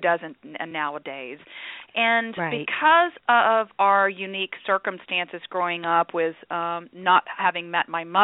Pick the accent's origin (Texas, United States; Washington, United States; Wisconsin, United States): Texas, United States; Well, I did grow up in on the border of Mexico, in the very southern tip of Texas. It's known as the Rio Grande Valley there.